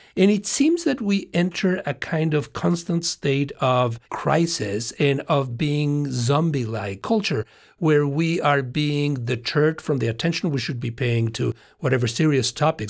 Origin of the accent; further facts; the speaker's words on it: Mexico; When I was growing up in Mexico in the 70s